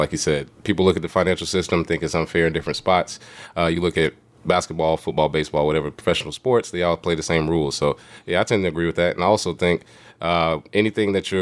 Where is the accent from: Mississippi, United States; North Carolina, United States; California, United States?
North Carolina, United States; Charlotte; I grew up with Steph in Charlotte playing basketball with him.